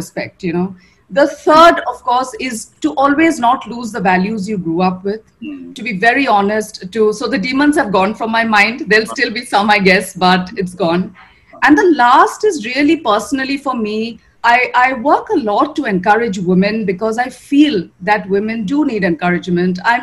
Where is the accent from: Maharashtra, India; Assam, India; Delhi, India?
Assam, India; English is a second language; I'm from Assam.